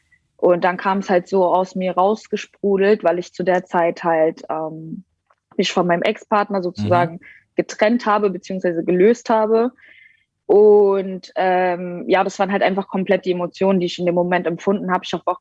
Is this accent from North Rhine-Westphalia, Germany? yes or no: no; Berlin, Germany; Ja, also ich bin aus Berlin. Ich bin mit drei hergezogen, also Okay. Ich bezeichne mich selbst als Berlinerin, ja.